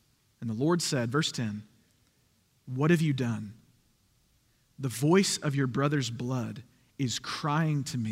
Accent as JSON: {"language": "English", "town": "Wetumpka", "region": "Alabama", "country": "United States", "tie": "born or raised there", "said": "my hometown's Wetumpka, Alabama, not far from here in Auburn, about an hour away."}